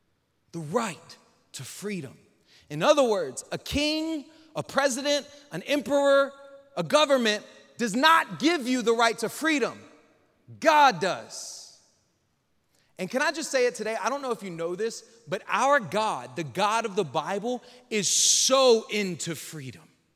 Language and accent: English; Lake Charles, Louisiana, United States; born there; I was born here in Lake Charles, Louisiana